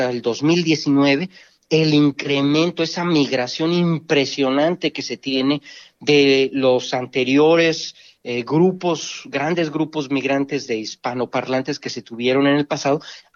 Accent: Mexico; Y yo, siendo mexicano

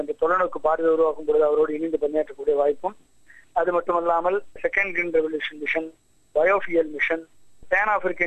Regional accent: Thonugal, Tamil Nadu, India; நான் வந்து விருதுநகர் மாவட்டத்தில் தோணுகால் கிராமத்தில் பிறந்தேன். அங்கே தான் வந்து விருதுநகரில் சுபயனோட மேல்நிலை பள்ளியில் 12 வரைக்கும் அங்கே பிளஸ் 2 வரைக்கும் அங்கே படித்தேன்.

